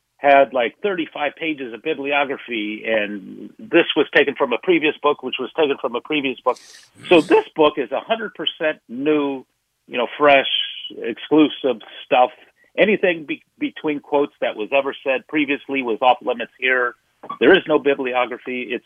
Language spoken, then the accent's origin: English; Bay Area, California, United States; also born or lived in San Diego; Well, I grew up here in the Bay Area. I saw the end of his career, late 60s, early 70s, and obviously he's everybody's favorite player.